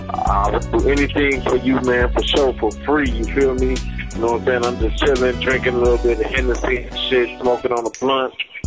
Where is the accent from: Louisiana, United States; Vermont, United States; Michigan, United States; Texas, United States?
Michigan, United States; Flint; I'm from Flint, Michigan.